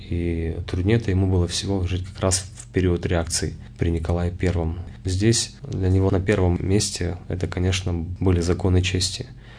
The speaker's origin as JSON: {"language": "Russian", "town": "Yekaterinburg", "region": "Sverdlovsk Oblast", "country": "Russia", "said": "я, человек из Екатеринбурга, не кандидат наук и не доктор наук филологических"}